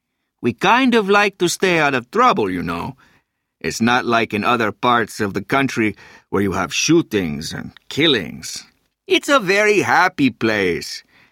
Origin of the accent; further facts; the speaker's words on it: Miami, Florida, United States; I grew up in Miami in La Pequeña Havana, which is Spanish for Little Havana. It's a good neighborhood.